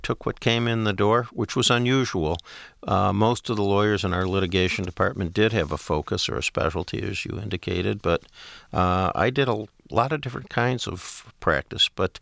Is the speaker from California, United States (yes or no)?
no; Oak Park, Michigan, United States; I grew up in Oak Park in the 50s, which was very much a bedroom community of Detroit.